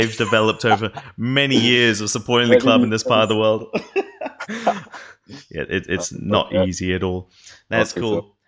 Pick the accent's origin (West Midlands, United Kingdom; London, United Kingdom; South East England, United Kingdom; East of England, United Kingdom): East of England, United Kingdom; Cambridge; And I was born in Cambridge in 82. So I never had a choice, even though I'm officially a Wool, born in Cambridge and lived in a little village called Whitchurch, which was a piece of crap until I left in 95.